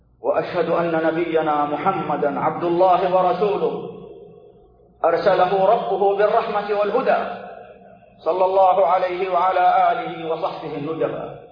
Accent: Saudi Arabia; ونحمد الله تعالى أيها الإخوة أننا في بلادنا المملكة العربية السعودية

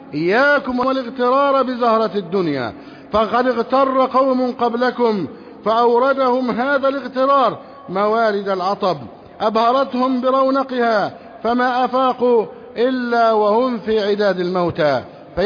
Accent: Egypt

